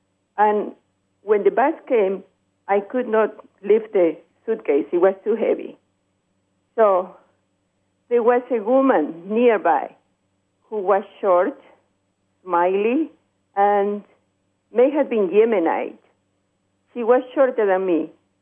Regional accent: Peru; English is a second language; now in Chicago, United States; Originally, I'm from Peru.

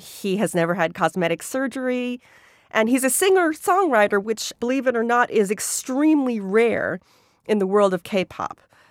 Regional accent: Seoul, South Korea; I grew up in Gangnam, actually, which is the area of Seoul that … is about.

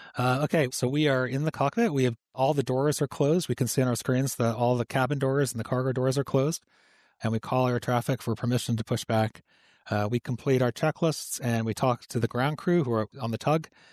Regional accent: Pittsfield, Massachusetts, United States; I grew up in Pittsfield, a small city in western Massachusetts, with a small airport where I took my first flying lessons.

